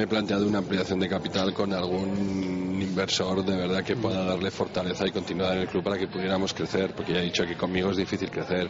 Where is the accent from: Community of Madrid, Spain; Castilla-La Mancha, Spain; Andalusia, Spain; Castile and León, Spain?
Castile and León, Spain; León; born there; nací en León y he venido tal, pero llevo 13 años